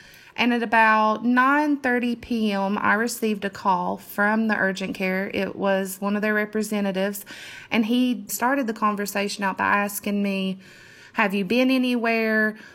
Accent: Chapmanville, West Virginia, United States; I am 29 years old. I am from Chapmanville, West Virginia. I've lived in West Virginia my whole life.

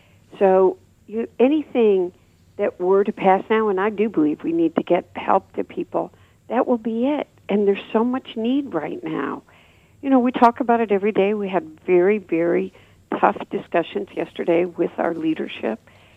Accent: Dearborn, Michigan, United States; my hometown, Dearborn, knew they were part of the community

